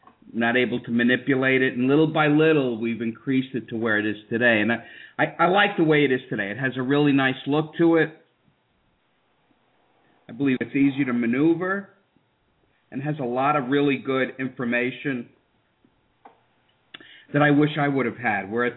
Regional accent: New York, United States; I'm from New York, had been up in the Trade Towers

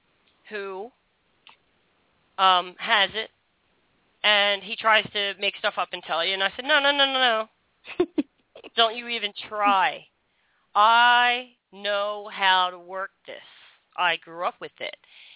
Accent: England, United Kingdom; Oh no! Yeah, well, they can't send me. I'm so pale. They could send me back to England.

